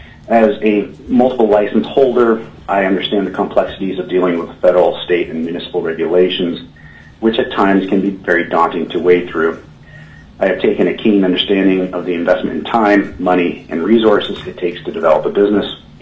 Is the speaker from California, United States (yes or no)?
no; Anchorage, Alaska, United States; I'm from Anchorage, Alaska.